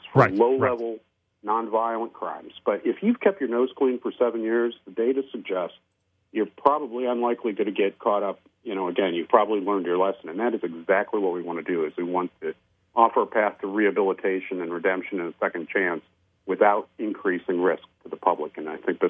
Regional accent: Detroit, Michigan, United States; So I'm a Michigander. I grew up in Detroit, but I'm also a Catholic.

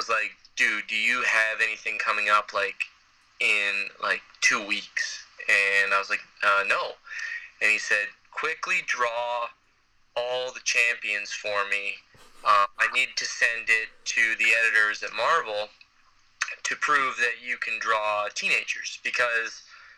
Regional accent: Canada; as a Canadian, has to be Snowguard

